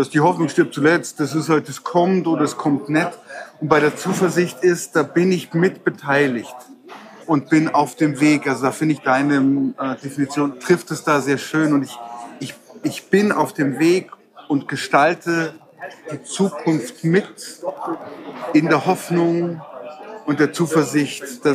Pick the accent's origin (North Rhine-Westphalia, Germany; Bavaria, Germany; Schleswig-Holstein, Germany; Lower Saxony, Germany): Bavaria, Germany; Nein, ich bin ein echter Bayer.